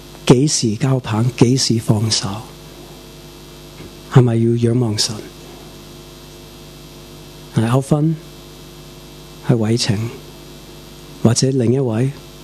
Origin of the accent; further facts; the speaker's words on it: United States; now in Macau, Missouri, United States; 我在美国出世长大，过多几个月我在澳门40年，在亚洲已经过了40年。